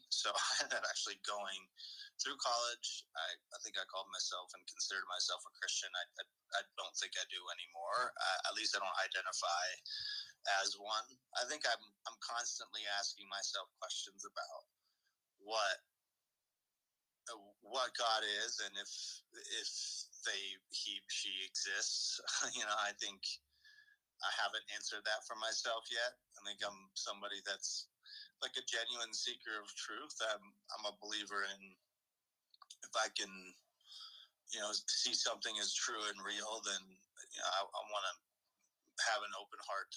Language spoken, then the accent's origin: English; Germany; It was a huge, huge piece of my life growing up in Germany.